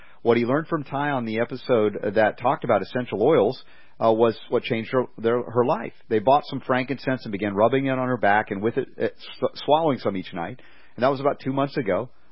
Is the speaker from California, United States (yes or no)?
no; Georgia, United States; When I was a kid growing up in Georgia, I remember going, like, we had creeks and local creeks everywhere, and we would hunt for crawfish.